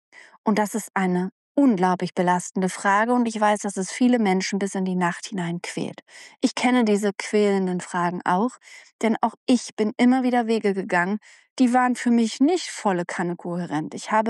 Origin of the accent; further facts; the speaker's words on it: East Germany, Germany; ja, ich komme ja aus der DDR